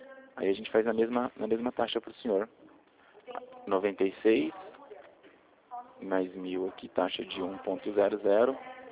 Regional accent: Rio Claro, São Paulo, Brazil; eu sou de Rio Claro

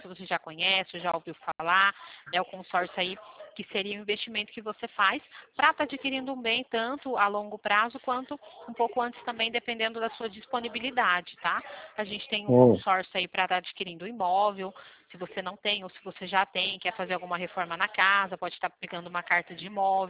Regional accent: Limeira, São Paulo, Brazil; Eu sou daqui da cidade de Limeira, não sei se você já conhece, ouvi falar, interior de São Paulo.

